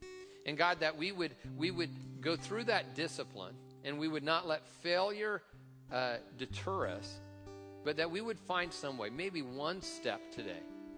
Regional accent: Tacoma, Washington, United States; I grew up in Tacoma

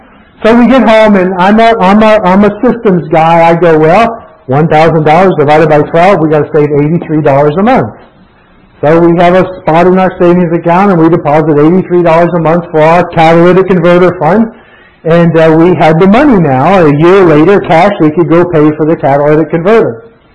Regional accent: Florida, United States; now in New York, United States; We moved to New York and we're from Florida.

